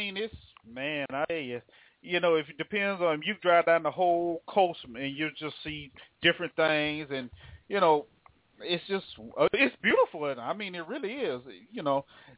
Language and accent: English; Jacksonville, Florida, United States; I'm from Jacksonville, so, yeah, I like Florida.